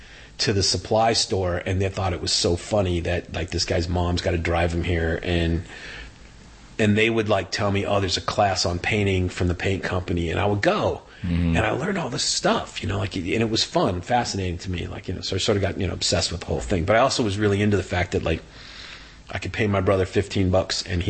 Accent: California, United States; I'm 62. I grew up in the Bay Area.

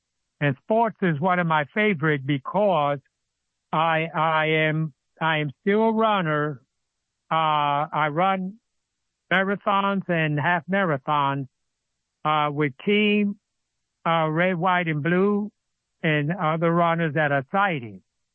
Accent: New York, United States; And I am also, I grew up in New York for about 18 years, and I joined the United States Marine Corps and retired with 21 years active service.

